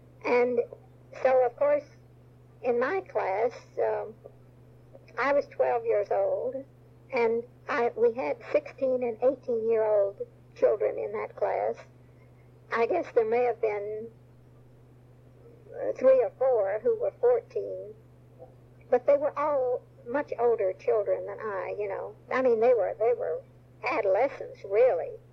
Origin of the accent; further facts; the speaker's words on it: San Antonio, Texas, United States; I'm not American. I'm just a Texan. Because I was born in San Antonio, and I felt like I was a Texan.